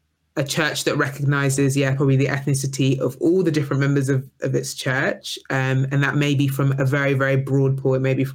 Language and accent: English; South East England, United Kingdom; I didn't grow up in London. I grew up in Kent. I'm very proud, but I'm from Kent.